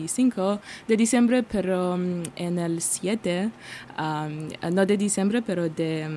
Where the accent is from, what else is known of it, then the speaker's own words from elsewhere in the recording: Moldova; Spanish is a second language; Yo soy de Moldavia y por eso mi familia, por ejemplo, es cristiana.